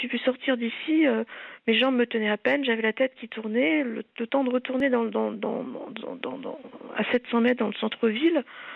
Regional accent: La Rochelle, Nouvelle-Aquitaine, France; born there; donc moi je suis née à La Rochelle

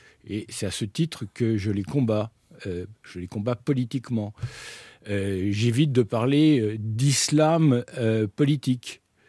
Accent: France; et d'être aussi bien accueilli en tant que Français.

